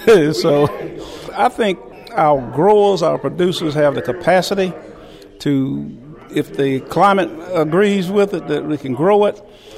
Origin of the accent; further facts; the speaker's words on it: Valdosta, Georgia, United States; I'm from Valdosta